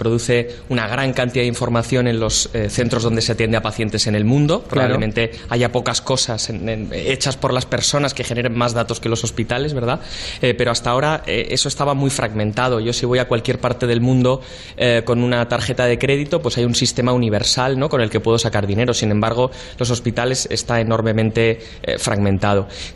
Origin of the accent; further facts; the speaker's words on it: Alicante, Valencian Community, Spain; Somos los tres alicantinos